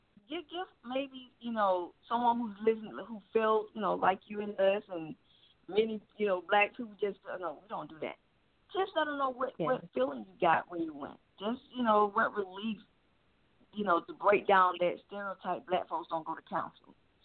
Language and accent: English; Atlanta, Georgia, United States; I'm 35 years old. I don't know. I'm born and raised in Atlanta. My family is here.